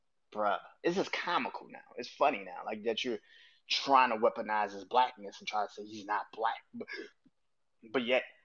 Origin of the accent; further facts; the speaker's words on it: New Orleans, Louisiana, United States; And I'm from New Orleans, bruh. I know violence. I'm from New Orleans